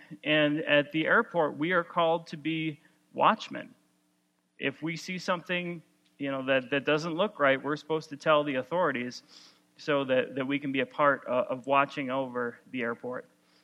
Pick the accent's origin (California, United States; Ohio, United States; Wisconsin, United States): Wisconsin, United States; born there; She was born in Minnesota. I was born in Wisconsin, so we decided to get married on neutral territory.